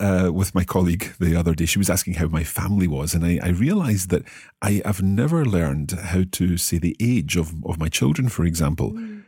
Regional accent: Scotland, United Kingdom; And if I want to say I am from Scotland, in my case, 我从苏格兰来。

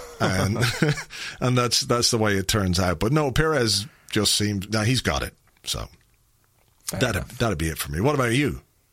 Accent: London, United Kingdom; born there; I was born in London, so I get it from that point of view.

